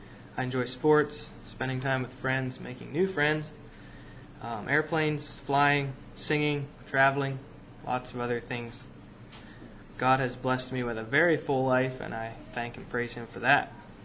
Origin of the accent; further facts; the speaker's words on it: Lebanon, Oregon, United States; born there; also born or lived in South Boston, Virginia; I was born on May 23rd of 1992. To my students, I'm known as … I was born in the town of Lebanon, Oregon, which is about 15 miles north of here.